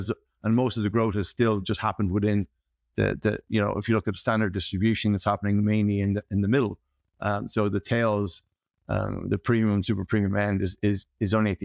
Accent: Ireland; Well, when we were setting up, the vision was, we are Irish, but we play in premium whiskey, premium spirits

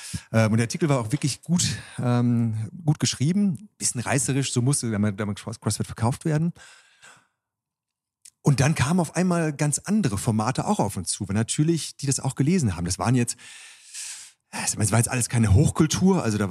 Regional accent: Northern Germany, Germany; Also ich komme ursprünglich auch aus dem Norden Deutschlands, aus einer Kleinstadt eher.

